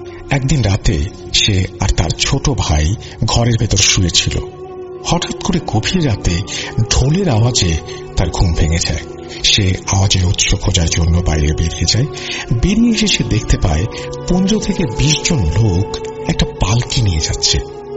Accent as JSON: {"language": "Bangla", "town": "Santhia", "region": "Rajshahi Division", "country": "Bangladesh", "tie": "born or raised there", "said": "আমার বাড়ি পাবনা জেলার সাঁথিয়া থানার কোনো একটা গ্রামে। আমি 2023 সালের SSC পরীক্ষার্থী।"}